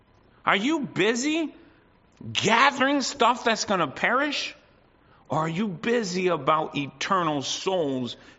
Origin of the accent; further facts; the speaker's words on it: Canada; Talking to myself because I'm a Canadian too.